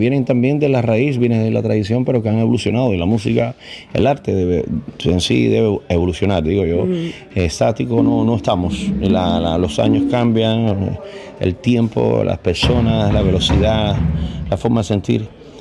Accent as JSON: {"language": "Spanish", "country": "Cuba", "said": "Entonces regresé a Cuba porque es mi tierra, o sea, es mi origen."}